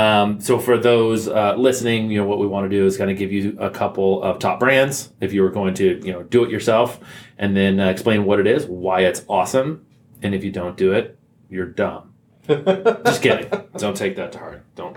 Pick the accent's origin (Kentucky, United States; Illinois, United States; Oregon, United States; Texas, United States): Kentucky, United States; Louisville; I'm from Louisville, Kentucky.